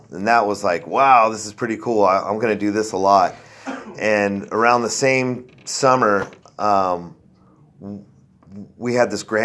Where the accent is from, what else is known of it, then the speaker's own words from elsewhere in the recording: San Jose, California, United States; So, yeah, I grew up in San Jose, California.